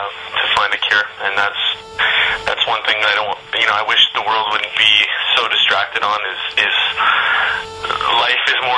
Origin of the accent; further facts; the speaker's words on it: Canada; we're all Canadian guys from all over the country